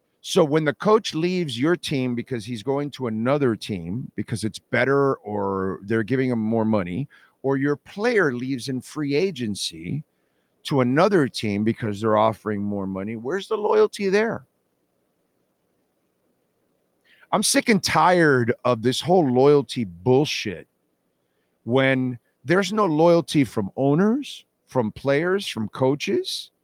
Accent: Florida, United States; And like, people like me are rare, born and raised in South Florida.

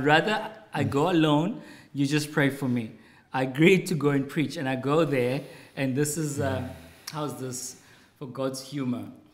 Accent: Potchefstroom, North West, South Africa; I grew up in Potchefstroom. My parents, my dad worked as a cleaner at the fire department in Potchefstroom. My mom worked as a domestic worker.

